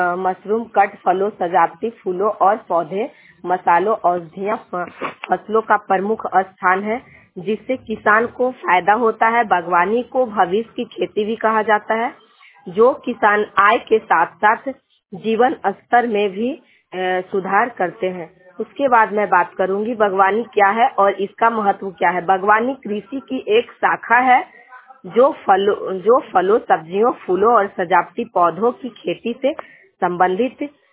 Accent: Nawada, Bihar, India; और मैं नवादा जिला से बिलोंग करती हूँ।

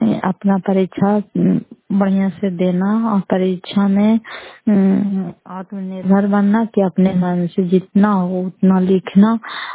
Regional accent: Fatehpur, Bihar, India; घर फतेहपुर, पंचायत मकरौता, जिला नालंदा, करार पसराय प्रखंड की निवासी हूं।

